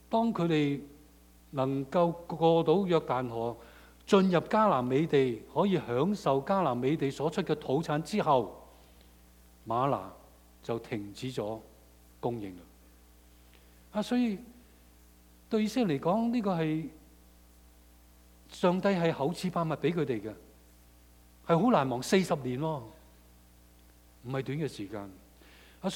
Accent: Hong Kong; moved away; 我相信我們都是香港過來的，我們都是移民

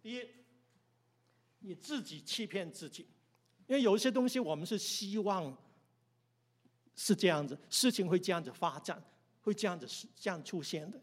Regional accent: China; 我们都是中国人啊，对于轮回这个观念，大家都了解了哈。

